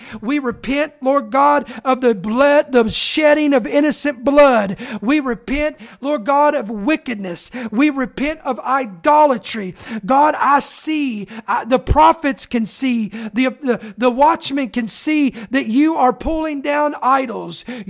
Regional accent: United States; But I'm an American. I can stand in the gap for my country.

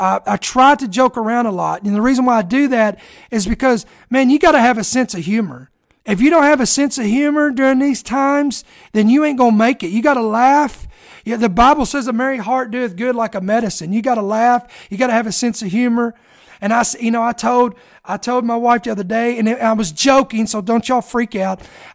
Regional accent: Kentucky, United States; moved away; Listen, I'm Kentucky, man. I was born in Kentucky. I'm not a Northerner. I've moved a little bit farther up north.

